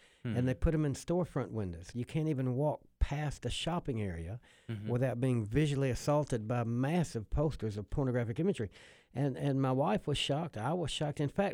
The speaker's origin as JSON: {"language": "English", "town": "Memphis", "region": "Tennessee", "country": "United States", "moved": "yes", "lives_now": "Australia", "said": "I'm from Memphis, Tennessee, and I've lived the first half of my life there."}